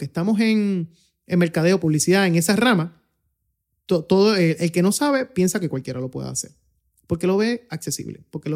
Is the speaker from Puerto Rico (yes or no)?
yes; Puerto Rico; en que en Puerto Rico somos latinos, nos gusta estrechar la mano, nos gusta vernos cara a cara para hacer negocios.